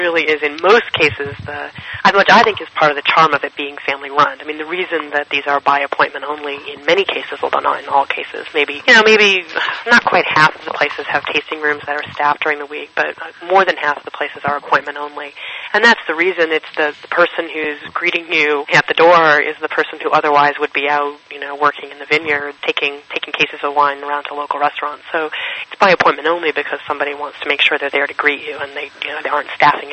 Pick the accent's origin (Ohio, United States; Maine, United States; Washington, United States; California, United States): Maine, United States; Camden; moved away as an adult; So I grew up in Camden and then moved away from New England. We moved to the West Coast when I was in my early 20s to go to graduate school.